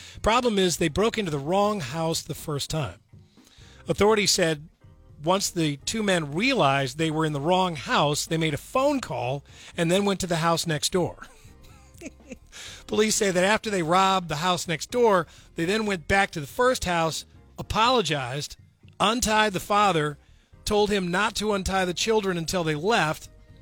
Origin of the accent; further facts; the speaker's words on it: Missouri, United States; good old Lake of the Ozarks in my home state of Missouri.